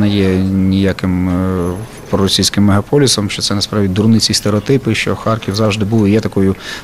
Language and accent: Polish; Ukraine; Polish is a second language; żeby my, Ukraińcy, mogli sobie należnym czynom przekonliwo pojasnić.